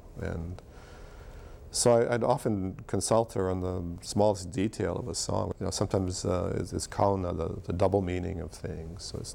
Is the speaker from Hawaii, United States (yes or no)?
yes; Waimea, Hawaii, United States; We were raised on the Big Island primarily at my grandfather's ranch in Waimea.